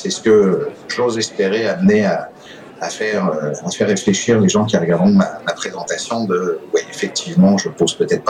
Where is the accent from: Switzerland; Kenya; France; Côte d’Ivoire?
France; now in Quebec City, Canada; Je suis arrivé à Québec, je suis français d'origine, je suis évidemment citoyen canadien, arrivé à Québec en 2011.